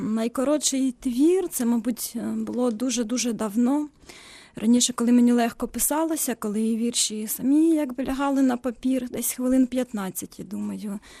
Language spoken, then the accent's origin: Ukrainian; Sumy Oblast, Ukraine; born there; моя українська мова не зовсім українська, багато русизмів проскакує, оскільки я народилася в Сумській області.